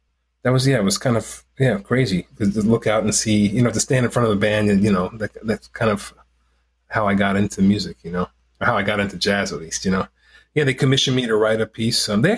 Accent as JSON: {"language": "English", "town": "Colorado Springs", "region": "Colorado", "country": "United States", "tie": "born or raised there", "said": "because I came from Colorado Springs, where I had, you know, spent from eighth grade through junior high school. It was a pretty conservative place."}